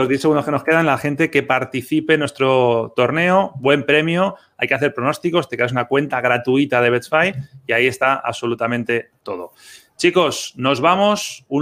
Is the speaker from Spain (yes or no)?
yes; Spain; Yo confieso, como español y como aficionado de La Roja, evidentemente